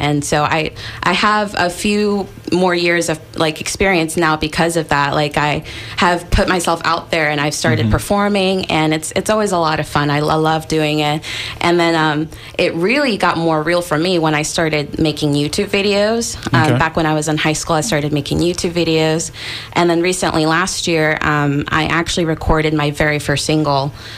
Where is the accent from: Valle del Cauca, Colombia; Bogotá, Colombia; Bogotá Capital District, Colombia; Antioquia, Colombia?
Valle del Cauca, Colombia; Cali; I'm from Cali, Colombia.